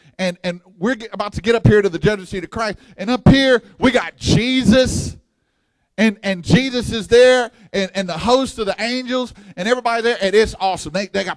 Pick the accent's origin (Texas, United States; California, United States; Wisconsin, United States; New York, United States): Texas, United States; See, I'm from Texas, and we got pit barbecue down there.